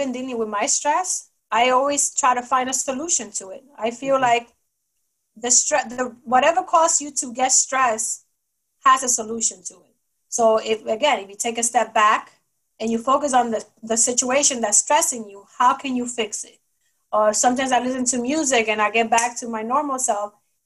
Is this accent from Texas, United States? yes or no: no; Bronx, New York, United States; I'm Dominican and I'm from the Bronx.